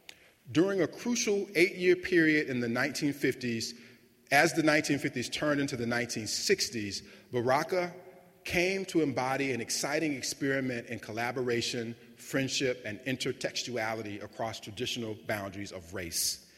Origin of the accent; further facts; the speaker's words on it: South Carolina, United States; moved away as an adult; also born or lived in Pittsburgh; At 22, I moved to Pittsburgh from South Carolina with almost no resources. I knew no one. I had nothing.